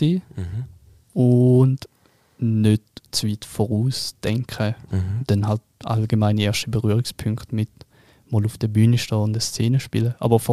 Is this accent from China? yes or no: no; Bern, Switzerland; accent: Bernese; Ich hab einmal meinen Berner Dialekt machen